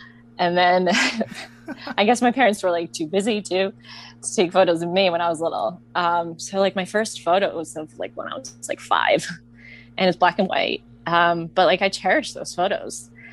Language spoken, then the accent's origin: English; Poland; So growing up in Poland, like we didn't have the best technology.